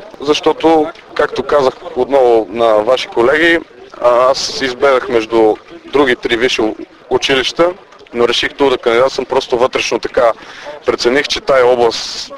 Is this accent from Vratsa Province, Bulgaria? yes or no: yes; Vratsa, Vratsa Province, Bulgaria; Родом съм от Враца, на 22 години.